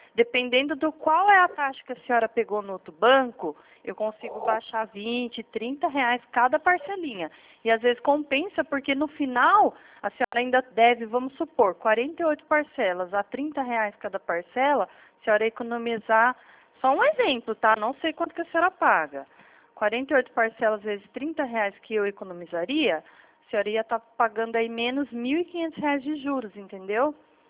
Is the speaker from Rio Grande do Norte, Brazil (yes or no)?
no; Atibaia, São Paulo, Brazil; Eu sou de Atibá, interior de São Paulo, tá?